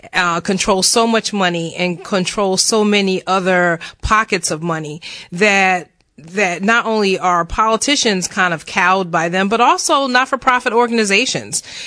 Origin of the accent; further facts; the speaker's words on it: Philadelphia, Pennsylvania, United States; You know, my city, I'm from Philadelphia